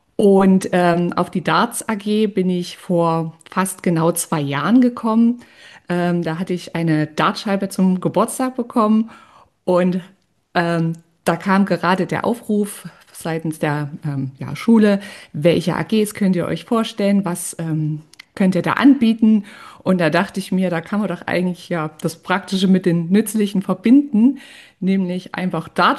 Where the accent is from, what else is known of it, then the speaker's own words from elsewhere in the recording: Thuringia, Germany; born there; now in Leipzig, Germany; Ja, man hört es vielleicht ein bisschen. Ich komme oder wohne in Leipzig in Sachsen. Geboren bin ich in Thüringen, auch das steckt vielleicht so ein bisschen im Dialekt mit drinne, lebe aber jetzt schon ganz, ganz lange in Leipzig